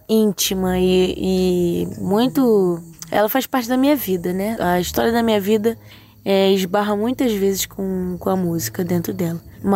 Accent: Angra dos Reis, Rio de Janeiro, Brazil; now in Rio de Janeiro, Brazil; Tenho 24 anos, sou natural de Angra dos Reis. Eu faço faculdade de música, moro na capital do Rio de Janeiro, 6 anos.

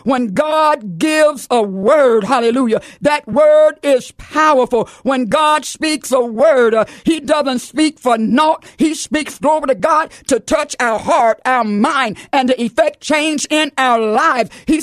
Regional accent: Florida, United States; I'm from Florida and we have hurricanes.

